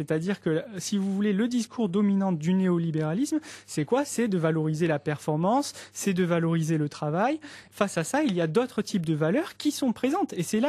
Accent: Bordeaux, Nouvelle-Aquitaine, France; puisque je suis moi-même de Bordeaux

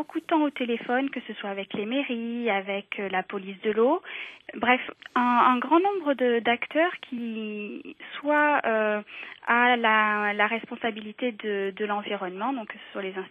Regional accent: Nouvelle-Aquitaine, France; Moi, je viens de la Gironde, donc il y a une très très belle région.

